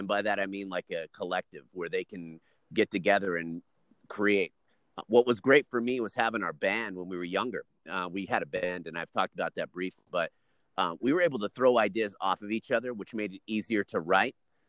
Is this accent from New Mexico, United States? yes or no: yes; Hobbs, New Mexico, United States; we grew up in Hobbs, New Mexico. It's a real small town, so there wasn't much